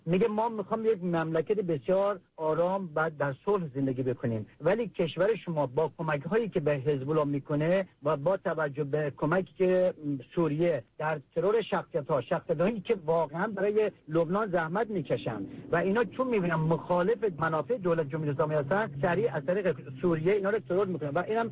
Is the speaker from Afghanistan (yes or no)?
no; Iran; من ایرانیم الان دارم اعلام میکنم